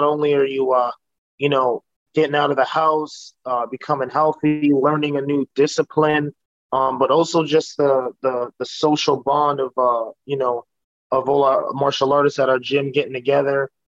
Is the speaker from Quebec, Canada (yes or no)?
no; Calgary, Alberta, Canada; I grew up in Calgary, Alberta, Canada.